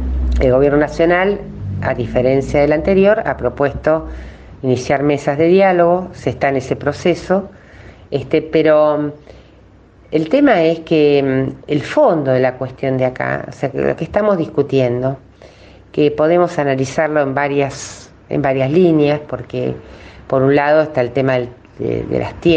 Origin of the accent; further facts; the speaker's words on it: Bahía Blanca, Buenos Aires Province, Argentina; yo soy de Bahía Blanca y para mí era muy común ir al